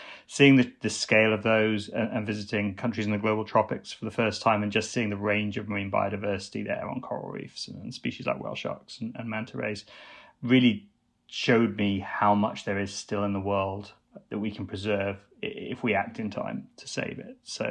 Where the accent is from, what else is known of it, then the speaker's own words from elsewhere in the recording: Wales, United Kingdom; I grew up on the Gower Coast in South Wales, and as a child spent a lot of my time rock pooling in that area.